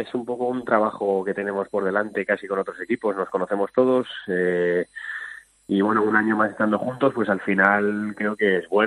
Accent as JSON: {"language": "Spanish", "town": "Madrid", "region": "Community of Madrid", "country": "Spain", "said": "Yo soy de Madrid, sí."}